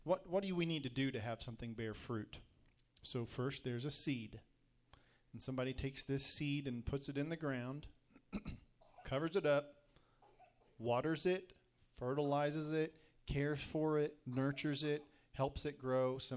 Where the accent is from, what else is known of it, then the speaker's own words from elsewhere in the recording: United States; born there; Like me, being born an American, I am born in this country.